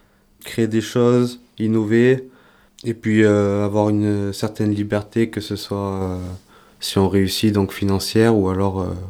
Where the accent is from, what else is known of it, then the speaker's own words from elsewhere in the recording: Aubenas, Auvergne-Rhône-Alpes, France; Oui, je suis originaire d'Ardèche, je suis né à Aubenas.